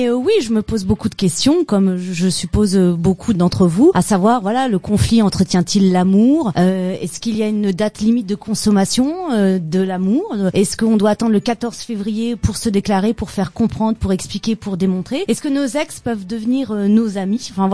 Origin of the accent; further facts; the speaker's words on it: Strasbourg, Grand Est, France; comme je suis originaire de Strasbourg, ça a sûrement facilité quelques connexions